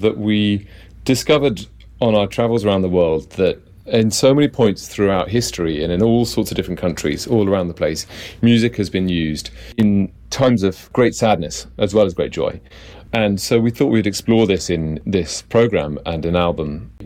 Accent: Oxford, South East England, United Kingdom; moved away as an adult; also born or lived in York; now in London, United Kingdom; I grew up in Oxford, sang in lots of choirs there. I then went on to study in the north of England in York University. And as soon as I graduated, I moved to London

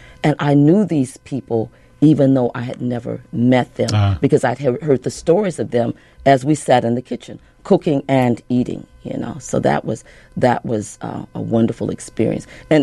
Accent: Chicago, Illinois, United States; also born or lived in Alabama; So I look at myself, I was born there, but I was raised in Chicago. But I'm culturally Southern because of the food I ate, the way I learned to cook.

